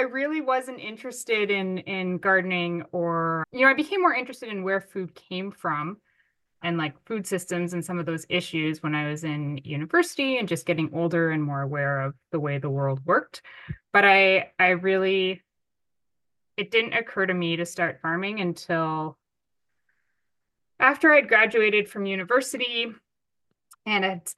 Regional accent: Ottawa, Ontario, Canada; So I grew up in a city. I grew up in Ottawa, actually, which is the capital of Canada.

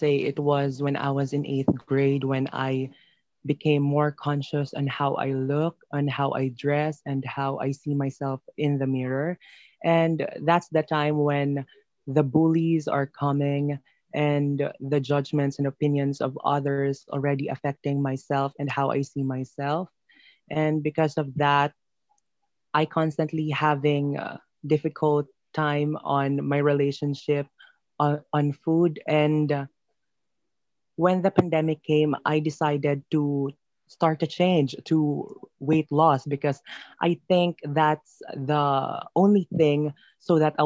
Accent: Philippines; I am from the Philippines. I am 17 years old

